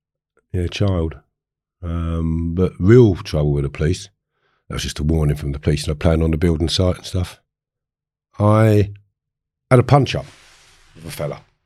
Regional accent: Harefield, London, United Kingdom; So I grew up in Harefield. It's a village, large village. It was a very busy village for pubs.

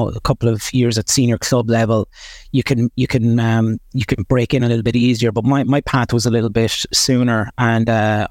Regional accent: Bennettsbridge, County Kilkenny, Ireland; I was born in Kilkenny Hospital, right in the middle of Kilkenny City, and at the time my parents were living just on the border between Bennett's Bridge and Dainsfort.

